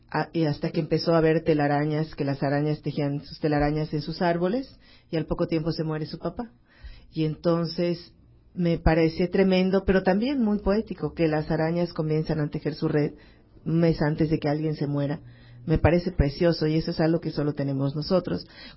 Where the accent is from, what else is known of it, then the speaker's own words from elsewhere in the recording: Yucatán, Mexico; para mí es muy importante incluir, como bien dices, los elementos que nos identifican como yucatecos. La manera de hablar, por supuesto